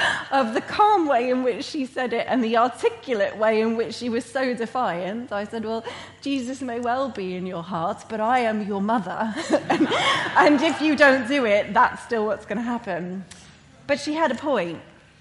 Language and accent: English; Canada; now in United Kingdom; A citizen, I'm a Canadian citizen. I live in the UK. I'm not trying to make you all Canadian or bring my Canadian culture and values with me.